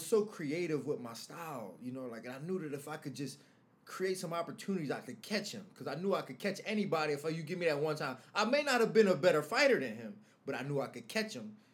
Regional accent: Newark, Delaware, United States; I was born and raised in Delaware, Newark, Delaware. So, like, that's kind of my roots.

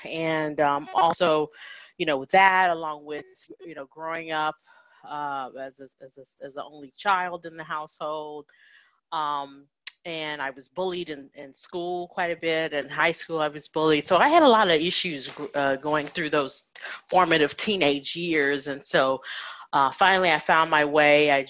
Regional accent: Chicago, Illinois, United States; also born or lived in Indiana; And so I was born in Indiana, grew up in the Chicagoland area, and grew up in a good home.

